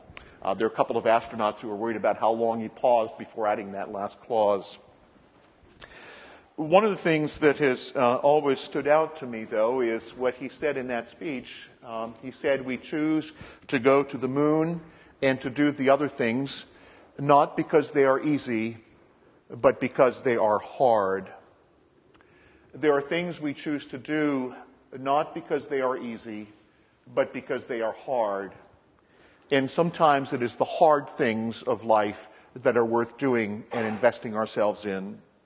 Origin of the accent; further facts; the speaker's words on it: Canada; And we kept telling them, sorry, we're Canadian, we can't vote.